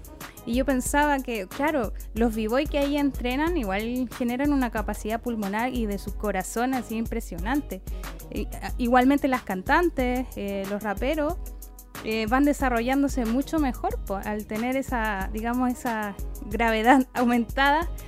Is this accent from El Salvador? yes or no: no; Santiago, Santiago Metropolitan Region, Chile; yo fui de Santiago, porque yo soy de Santiago